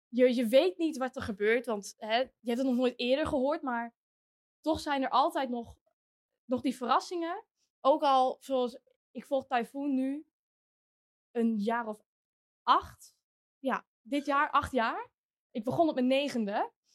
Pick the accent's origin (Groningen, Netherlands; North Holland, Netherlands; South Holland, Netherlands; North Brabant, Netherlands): Groningen, Netherlands; behalve in Groningen, waar ik natuurlijk altijd kom. Ik kom uit Groningen.